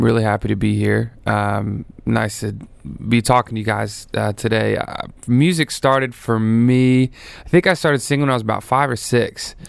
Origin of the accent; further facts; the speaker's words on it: Tennessee, United States; accent: mild country accent; bit of a country accent, I guess. But believe it or not, it is compared to most people in Tennessee. My accent is very mild.